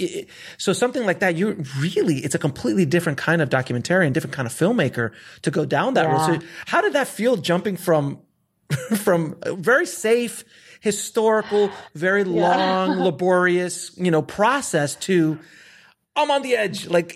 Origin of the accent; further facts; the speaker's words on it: Florida, United States; I was a boy from Florida.